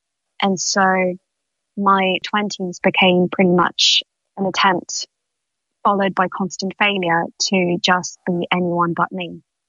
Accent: Île-de-France, France; also born or lived in Sweden; I was born outside of Paris. I'm half French, half Swedish. And so I grew up doing ballet, trained at Paris Opera Ballet School, which is quite a reputable school

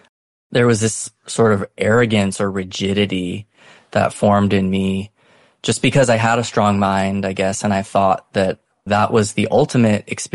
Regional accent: San Diego, California, United States; I was born and raised in San Diego.

